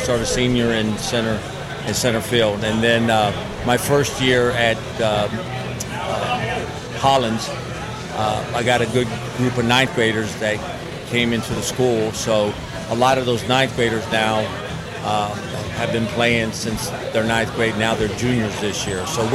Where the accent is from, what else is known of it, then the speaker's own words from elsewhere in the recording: Tampa, Florida, United States; I'm originally from Tampa, Florida, born and raised.